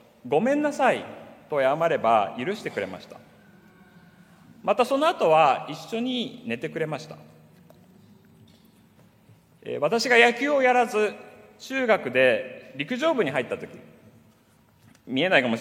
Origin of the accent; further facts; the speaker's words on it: Kanazawa, Ishikawa, Japan; 私はこの石川県の金沢市出身なんですけども